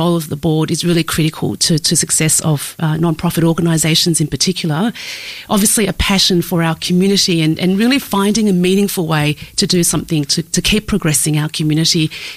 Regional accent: Australia; also born or lived in Vietnam; having come to Australia as part of the first wave of the Vietnamese boat people, you know, growing up in Australia, never really feeling like I fitted in or belonged.

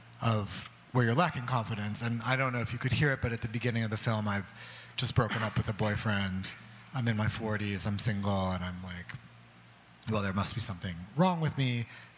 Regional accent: the South, United States; I grew up in the South, and it was very taboo

